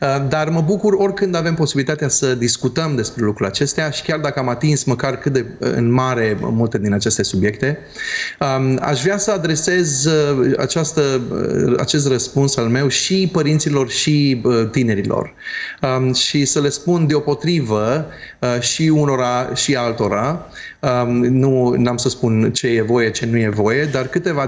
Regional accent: Aiud, Alba County, Romania; Eu când am crescut la blocuri în Aiud

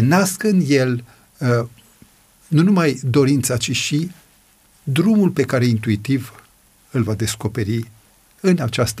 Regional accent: Brașov, Brașov County, Romania; M-am întors în orașul natal.

